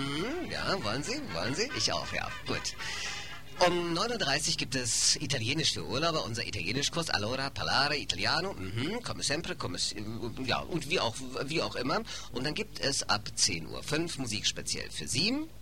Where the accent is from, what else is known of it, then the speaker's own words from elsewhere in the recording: Hamburg, Germany; da ich als Hamburger der Einzige bin, der hier jodeln kann